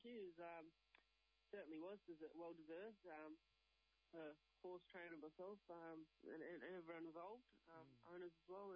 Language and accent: English; Port Macquarie, New South Wales, Australia; I'm actually originally from Port Macquarie.